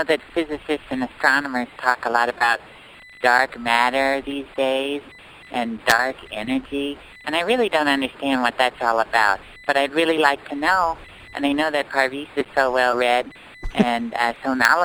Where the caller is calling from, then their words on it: Boulder, Colorado, United States; I'm calling from Boulder, Colorado.